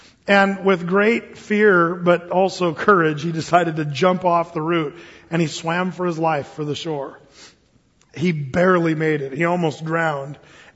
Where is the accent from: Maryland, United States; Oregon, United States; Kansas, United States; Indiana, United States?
Oregon, United States; A friend of mine, a guy that I grew up with in Southern Oregon, he became a missionary in Honduras